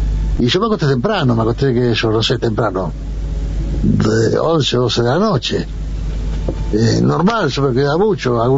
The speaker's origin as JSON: {"language": "Spanish", "town": "San Miguel del Monte", "region": "Buenos Aires Province", "country": "Argentina", "tie": "born or raised there", "said": "Estoy acá en San Miguel del Monte ahora. Vivo, paso más tiempo acá en mi ciudad natal, donde nací."}